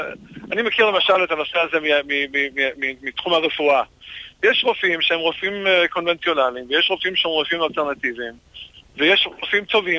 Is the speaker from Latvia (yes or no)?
no; United States; moved away; אני דרך אגב, יליד ארצות הברית, גדלתי במקום שכשרות נמצא בתחרות אישית.